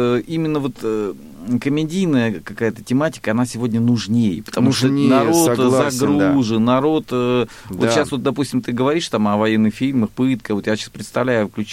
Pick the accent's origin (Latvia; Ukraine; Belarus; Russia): Russia; Rostov Oblast; Я же из Ростовской области.